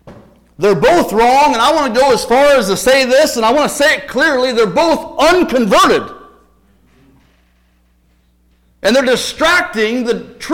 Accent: Ohio, United States; We were raised in Ohio, just a couple miles from the Indiana state line, and in Indiana there was an Amish community.

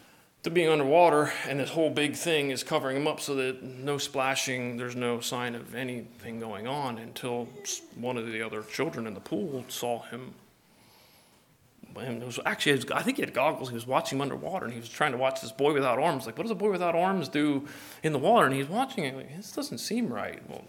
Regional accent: Cincinnati, Ohio, United States; Anytime he sees Cincinnati Bengals sign, he's all excited because that's my hometown.

